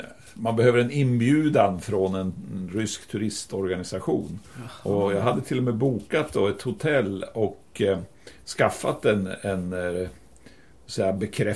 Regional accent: Piteå, Norrbotten County, Sweden; Så hemma i Piteå har vi många träsk också.

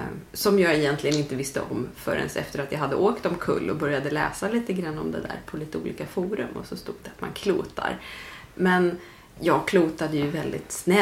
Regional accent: Tyresö, Stockholm County, Sweden; also born or lived in Nacka; Jag är ju född på Nacka sjukhus, men jag vill liksom, mina föräldrar har ju bott i Tyresö och mina första dagar har jag ju tillbringat i Tyresö och bott här hela tiden.

